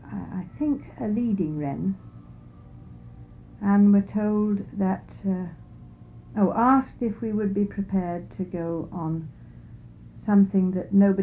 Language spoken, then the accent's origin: English; Ashby-de-la-Zouch, East Midlands, United Kingdom; born there; Well, I was born in 1922 in Ashby-de-la-Zouche, Leicestershire, England. … I was 1922